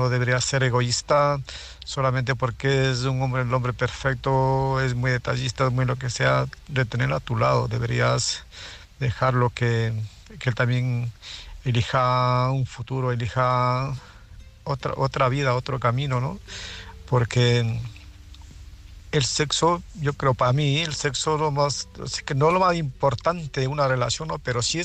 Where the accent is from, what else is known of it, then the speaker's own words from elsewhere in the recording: Murcia, Region of Murcia, Spain; y soy de Murcia